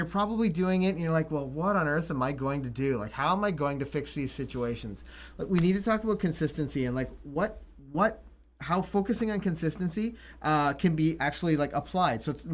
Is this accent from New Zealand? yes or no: no; Canada; Also, we're Canadian, and yeah. It gets cold here.